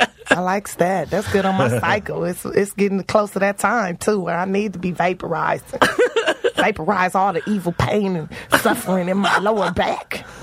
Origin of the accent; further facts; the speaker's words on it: Los Angeles, California, United States; I grew up in South Central Los Angeles on 54th and Western.